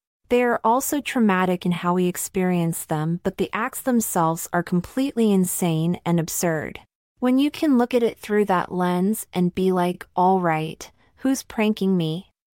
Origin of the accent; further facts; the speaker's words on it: Tucson, Arizona, United States; Adaba is an author from my hometown, Tucson, Arizona. We also went to the same high school, a lower to middle class public school